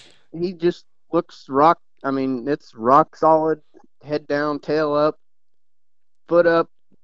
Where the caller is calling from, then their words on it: Iowa, United States; Southeast Iowa.